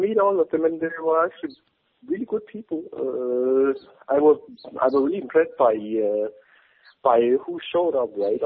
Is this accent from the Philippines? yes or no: no; Copenhagen, Capital Region of Denmark, Denmark; I'm from Copenhagen. I'm part Finnish.